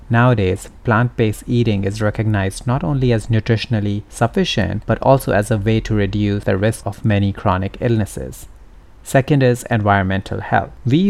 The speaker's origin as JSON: {"language": "English", "country": "India", "lives_now": "United States", "said": "So I come from India, where growing up vegetarian was no big deal."}